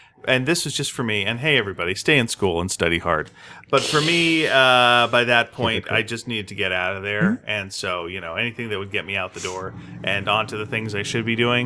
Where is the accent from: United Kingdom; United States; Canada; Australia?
United Kingdom; England; You see, as an English guy, you know words sometimes.